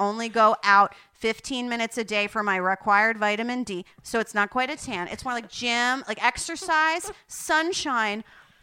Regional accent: Flemington, New Jersey, United States; But I think I grew up in Flemington

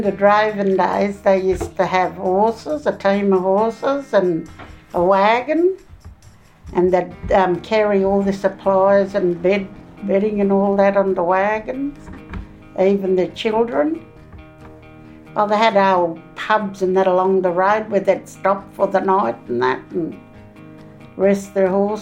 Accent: New South Wales, Australia; also born or lived in Sydney; I was here, then back and forth from here to Willamaringal, Gadooga, Brewarrina, Burke. Yeah. So it was just one big circle we did all the time.

